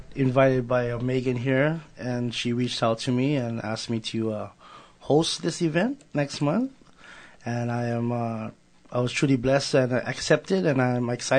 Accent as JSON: {"language": "English", "region": "Hawaii", "country": "United States", "moved": "yes", "lives_now": "Kodiak, United States", "said": "I was originally from Hawaii, but I moved here in 2001, worked in the canneries, and started my business here with Island Style Entertainment."}